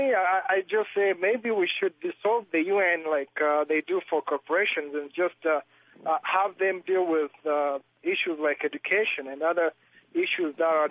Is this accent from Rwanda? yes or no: yes; Rwanda; I'm originally from Rwanda